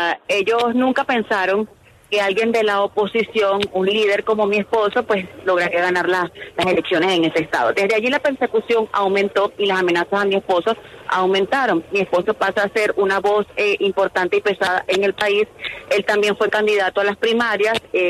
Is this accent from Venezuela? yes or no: yes; Venezuela; son las expectativas que manejamos nosotros como venezolanos